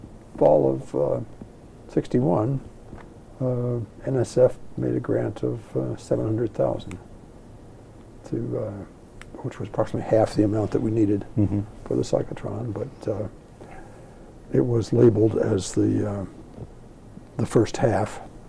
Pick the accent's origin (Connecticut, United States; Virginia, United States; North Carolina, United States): Virginia, United States; moved away as an adult; now in East Lansing, United States; And I'm from Virginia, and the mountain, the Shenandoah Valley, and the geography of East Lansing, was just the exact opposite of the kind of place I thought I'd like to live.